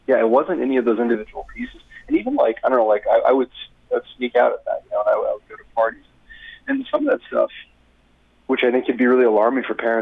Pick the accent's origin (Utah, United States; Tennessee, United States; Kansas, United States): Kansas, United States; Wichita; I'm from a wonderful diocese, actually, Wichita, Kansas. Is my home diocese